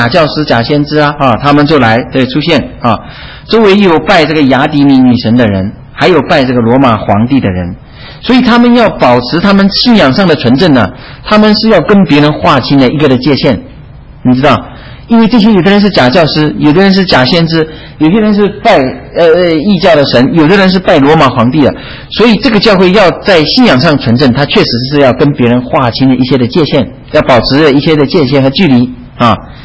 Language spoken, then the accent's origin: Chinese; China; 因为我是中国大陆来的，我太太是台湾来的